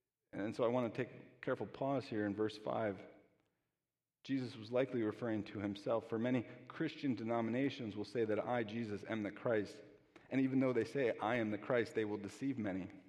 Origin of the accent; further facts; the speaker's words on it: Kenosha, Wisconsin, United States; my hometown that I grew up in, Kenosha, became a headline across all of the United States